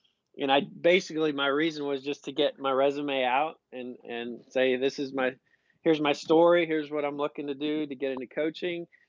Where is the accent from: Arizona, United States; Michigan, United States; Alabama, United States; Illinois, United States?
Arizona, United States; Phoenix; So I grew up in Phoenix, Arizona, like you said.